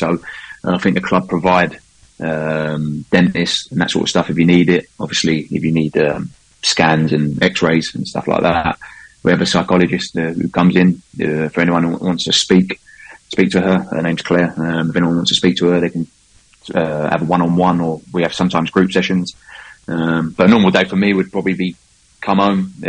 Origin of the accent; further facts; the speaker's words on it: Barking, London, United Kingdom; In Barking, so not far from Leyton.